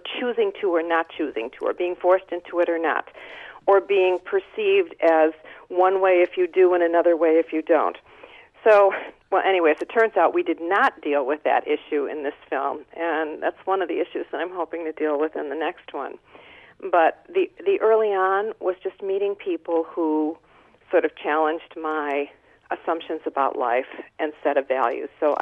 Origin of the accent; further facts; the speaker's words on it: United States; And as an American, that means nothing to me.